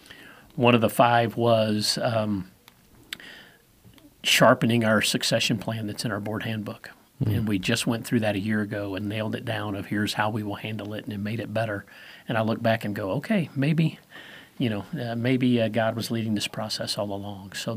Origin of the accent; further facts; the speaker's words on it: Alabama, United States; when I came all the way from Alabama, it was before cell phones.